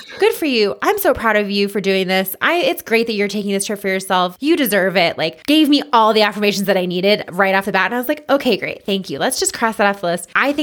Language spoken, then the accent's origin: English; Boulder, Colorado, United States; I'm like, yeah, you know, I'm from the Boulder area.